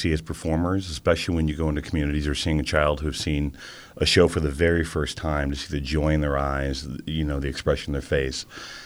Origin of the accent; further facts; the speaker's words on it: Chicago, Illinois, United States; also born or lived in New York; now in Pittsburgh, United States; Originally Chicago. Spent time in New York and then came to Pittsburgh.